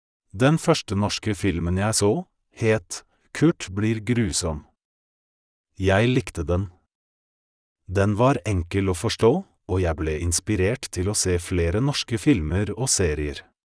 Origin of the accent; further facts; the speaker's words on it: Poland; Norwegian is a second language; now in Norway; I 9 måneder mens jeg var hjemme i Polen